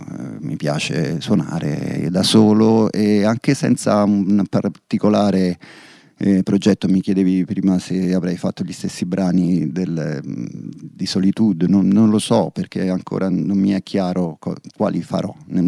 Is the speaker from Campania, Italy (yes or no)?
no; Rome, Lazio, Italy; born there; moved away as an adult; now in Milan, Italy; anche se non sono milanese perché sono nato a Roma, mi sono trasferito qui nel 97, se non sbaglio, 96.